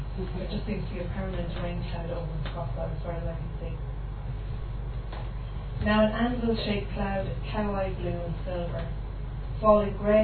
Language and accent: English; Dublin, Leinster, Ireland; now in Galway, Ireland; And I'm from Dublin, West Dublin, but I live in East Galway.